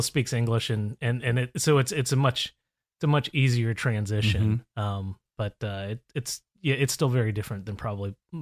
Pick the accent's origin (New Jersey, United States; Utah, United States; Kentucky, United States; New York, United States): New Jersey, United States; I grew up in the New Jersey suburbs